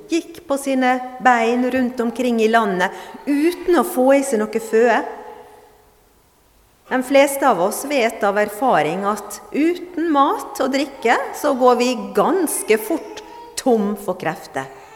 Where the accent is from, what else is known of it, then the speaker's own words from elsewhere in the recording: Fredrikstad, Østfold, Norway; accent: Østfold dialect; Jeg kommer fra Sissignong i Fredrikstad, pleier å si. Hører ikke dere det på dialekten?